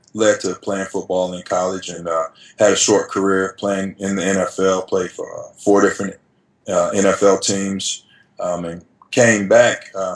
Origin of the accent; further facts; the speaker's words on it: Detroit, Michigan, United States; I'm from Detroit, inner city, and just weights overall in general was necessary for my survival